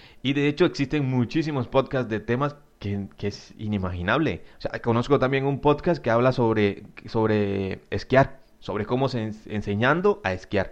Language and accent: Spanish; Costa Rica; conozco aquí en mi país, en Costa Rica, hay uno que habla sobre el fútbol.